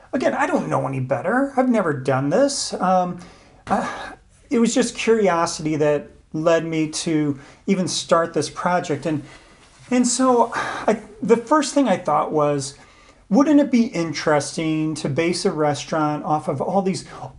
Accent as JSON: {"language": "English", "town": "St. Louis", "region": "Missouri", "country": "United States", "tie": "born or raised there", "said": "And it's kind of interesting because my family comes from St. Genevieve, Missouri. I'm born and raised in St. Louis"}